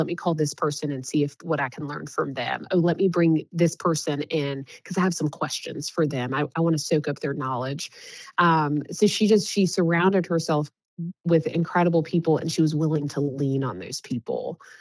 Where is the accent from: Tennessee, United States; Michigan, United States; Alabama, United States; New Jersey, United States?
Tennessee, United States; Knoxville; You know, so I'm born and raised in Knoxville, and I have always said that Knoxville is an incredible place.